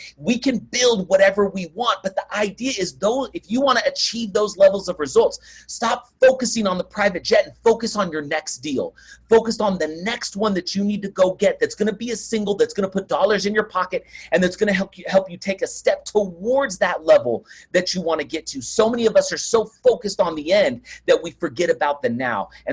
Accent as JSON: {"language": "English", "town": "Oakland", "region": "California", "country": "United States", "tie": "born or raised there", "said": "I grew up in Oakland, California, okay? And so I was an Oakland Athletics fan."}